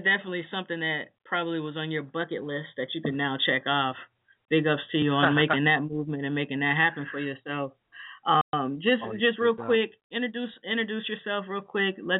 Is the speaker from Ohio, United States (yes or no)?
yes; Ohio, United States; I'm originally from Ohio, so we definitely bumped that when it came out.